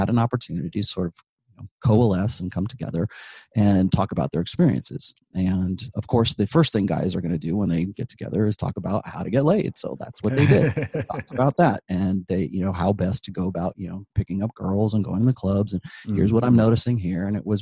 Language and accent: English; California, United States; I grew up in Southern California.